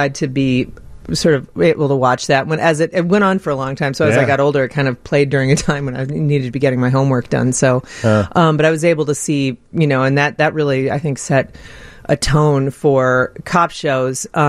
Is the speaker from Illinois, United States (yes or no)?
yes; Chicago, Illinois, United States; Yeah, I was raised here in Chicago.